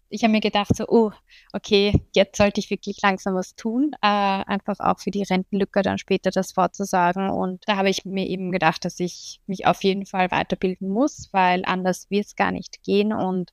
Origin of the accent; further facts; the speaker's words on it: Austria; Ich komme aus Österreich, genau.